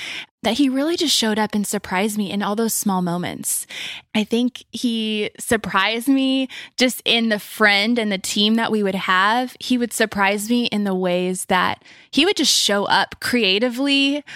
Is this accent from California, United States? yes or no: yes; California, United States; And I just said, y'all, by the way, I'm from California.